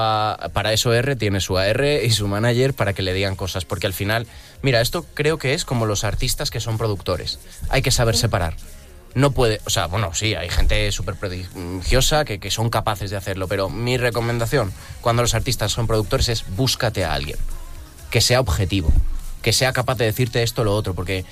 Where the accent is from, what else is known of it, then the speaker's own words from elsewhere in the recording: Valencian Community, Spain; No, hombre, yo soy valenciano